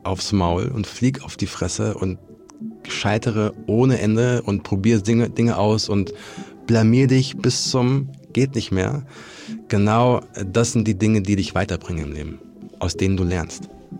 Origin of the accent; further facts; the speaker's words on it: Berlin, Germany; ich komme aus Berlin.